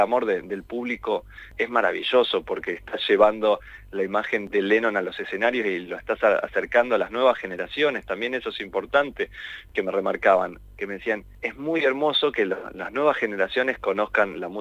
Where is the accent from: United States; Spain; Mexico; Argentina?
Argentina; Lanús, Buenos Aires Province; los ingleses ya me conocen que yo soy de Lanús